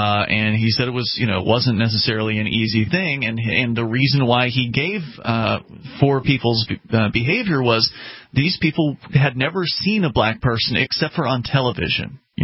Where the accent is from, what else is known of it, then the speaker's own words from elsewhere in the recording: Sarasota, Florida, United States; a black woman, who was actually from my hometown of Sarasota, Florida.